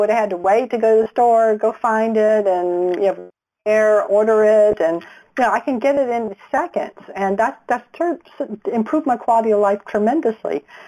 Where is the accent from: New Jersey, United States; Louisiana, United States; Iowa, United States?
Louisiana, United States; so that does have a Chinese sound to it. And but what's interesting is I grew up in Louisiana, and it was in the early 80s